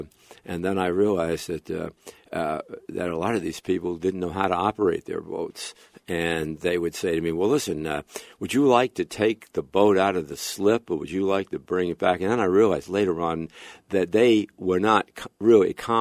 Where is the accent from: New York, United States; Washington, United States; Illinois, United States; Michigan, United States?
New York, United States; New York City; I grew up in New York City.